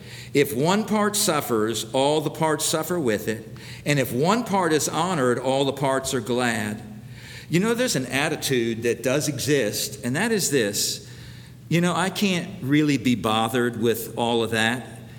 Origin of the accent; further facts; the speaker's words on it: United States; If you step back as an American, you can see some things about Americans.